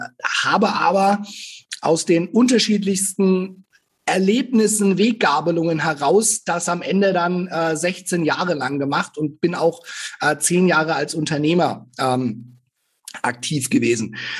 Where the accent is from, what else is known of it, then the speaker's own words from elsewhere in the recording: Nuremberg, Bavaria, Germany; born there; Also ich bin 41, mein Alter kann man noch sagen, gebürtiger Nürnberger, habe zwei ganz tolle Jungs